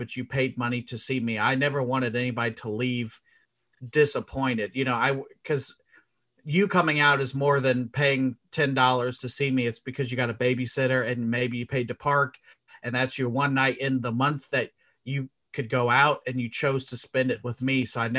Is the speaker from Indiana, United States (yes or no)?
yes; Indianapolis, Indiana, United States; Because I'm from Indianapolis.